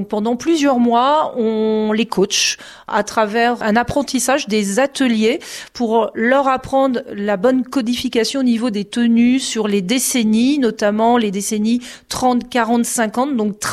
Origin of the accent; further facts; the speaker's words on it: Poncé-sur-le-Loir, Pays de la Loire, France; Mais effectivement, Tours, ça fait loin. On est déjà de Poncé-sur-le-Loire, on est quand même à une bonne heure, on va dire